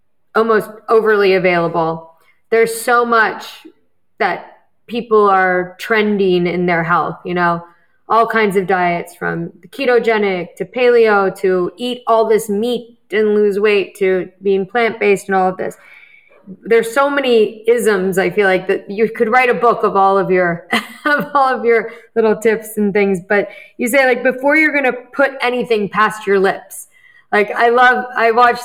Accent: Midwest, United States; also born or lived in New York; I grew up in the Midwest, and then I went to college in New York.

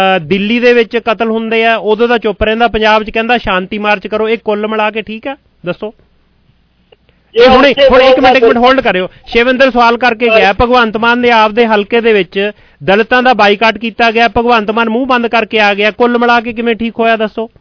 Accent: Punjab, India; ਮੈਂ ਵੀ ਪੰਜਾਬ ਦੇ ਵਿੱਚੋਂ ਹੀ ਹਾਂ ਜੀ

